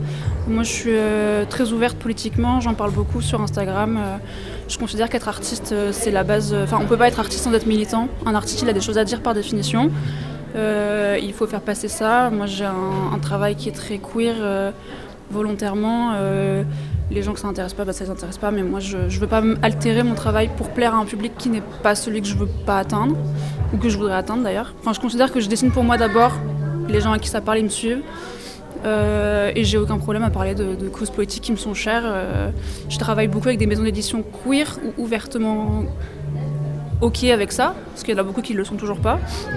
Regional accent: Lille, Hauts-de-France, France; Du coup moi je suis originaire de Lille, donc j'ai mes parents qui vivent à Lille

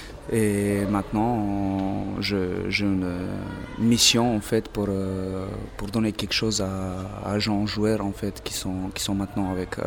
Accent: Serbia; French is a second language; now in Arras, France; je viens de Serbie.

